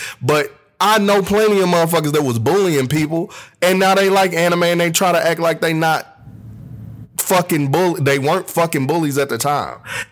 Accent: St. Louis, Missouri, United States; So to start off … And I am from St. Louis, Missouri. I'm 28 years old

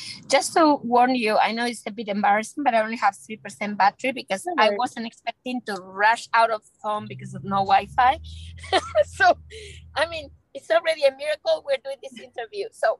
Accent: Spain; every country, including mine, which I'm from Spain, I still remember the boom years

